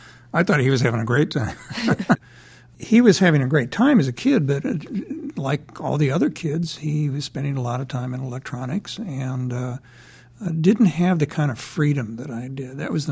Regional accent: Kansas City, United States; Outside of Kansas City, in the suburban edge of Kansas City.

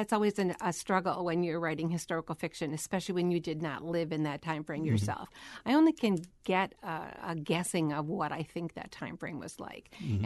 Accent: Washburn, Wisconsin, United States; I grew up in Washburn, graduated in 1975, so I'm aging myself.

